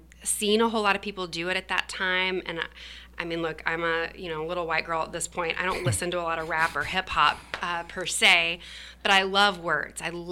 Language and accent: English; Louisiana, United States; also born or lived in Tennessee; I am. I was born in Louisiana and grew up there and ended up going to school in the South as well, and landed in Tennessee after I graduated, and really loved living there. I was in Nashville.